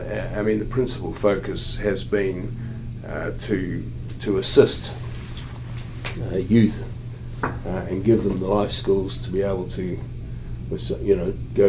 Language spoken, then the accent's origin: English; Hawke's Bay, New Zealand; also born or lived in Wellington; I'm from Hawke's Bay. I grew up on a farm. Three brothers, four sisters. Went to university in Christchurch